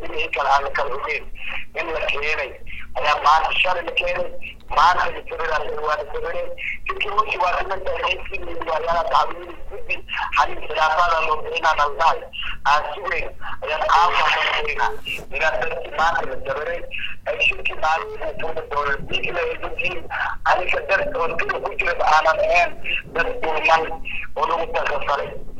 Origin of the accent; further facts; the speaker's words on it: Qunyuuri, Lower Shabelle, Somalia; waxaan ka nimid degmada Qunyuuri, gobolka Shabeellaha Hoose.